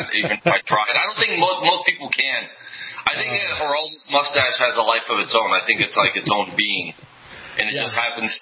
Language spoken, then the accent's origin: English; Paterson, New Jersey, United States; we had a special election in Patterson, New Jersey, my hometown, that was rife with fraud.